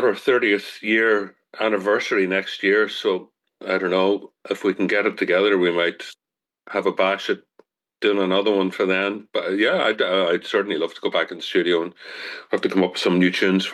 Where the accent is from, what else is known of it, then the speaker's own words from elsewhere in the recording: Northern Ireland, United Kingdom; accent: Tyrone; He's actually from the same part of Tyrone as I'm from. So it's nice. I've kind of lost my thick Tyrone accent, so it's nice to hear a bit of the way I should really be talking.